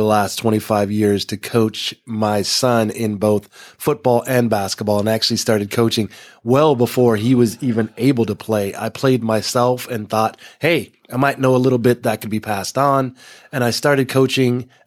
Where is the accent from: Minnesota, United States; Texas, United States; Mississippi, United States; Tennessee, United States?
Texas, United States; I've been a Cowboys fan my entire life, you know, growing up in Texas